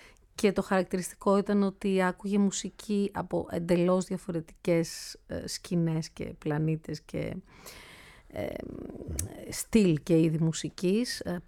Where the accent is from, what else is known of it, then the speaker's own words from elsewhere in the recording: Athens, Attica, Greece; born there; γεννήθηκα στην Αθήνα, εδώ, πολύ κοντά, στο Λιτό, μάλιστα.